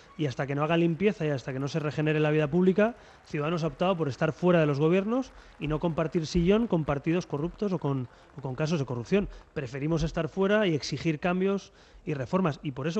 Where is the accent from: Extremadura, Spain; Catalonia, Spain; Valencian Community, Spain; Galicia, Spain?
Catalonia, Spain; now in Madrid, Spain; soy ya madrileño de adopción, porque yo soy ya ciudadano de Madrid, también un catalán afincado ya tanto electoralmente como personalmente aquí